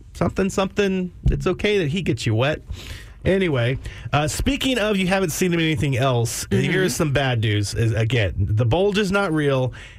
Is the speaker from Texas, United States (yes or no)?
yes; Texas, United States; But I grew up here in the Tri-County area of Williamson, Hayes, and Travis. Let's see, we had, for us, I went to school in Jarrell. I lived in Georgetown.